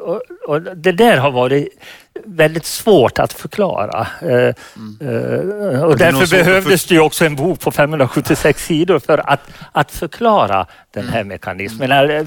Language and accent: Swedish; Falun, Dalarna County, Sweden; om mordbränder i Falun, min hemstad på 70-talet.